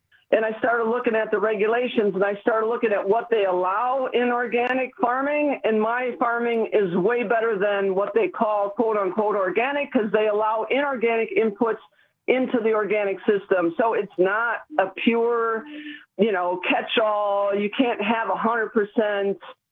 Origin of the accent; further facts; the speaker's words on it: Watertown, Wisconsin, United States; I didn't grow up here. I grew up outside of Milwaukee.